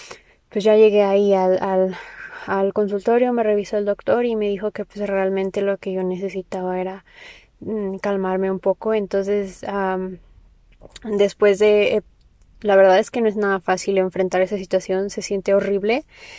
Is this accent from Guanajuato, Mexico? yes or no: no; Mexico City, Mexico; yo tengo 22 años, soy de la Ciudad de México.